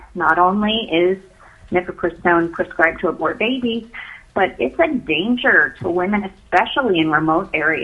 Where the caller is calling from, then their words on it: Wasilla, Alaska, United States; I'm calling from Wasilla.